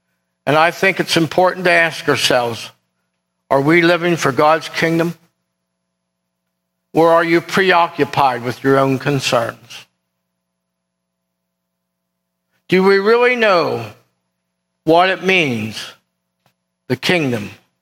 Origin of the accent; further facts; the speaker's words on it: United States; I love America. I'm glad I'm American.